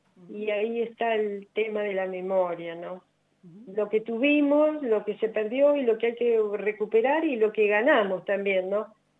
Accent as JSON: {"language": "Spanish", "country": "Argentina", "said": "fue un mazazo la década del 90 para nosotros como Argentina, ¿no?"}